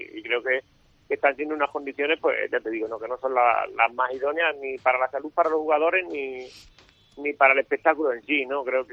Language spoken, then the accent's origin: Spanish; Almería, Andalusia, Spain; Yo vengo de Almería también, que bueno, que ahí la humedad también es bastante alta, pero para nada como aquí